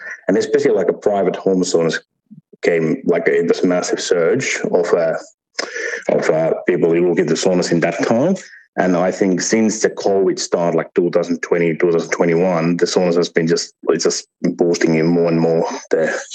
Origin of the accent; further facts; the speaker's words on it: Finland; English is a second language; So sauna, for most of the Finns, like myself as well, has been a big part of our life all the way from basically when we were born.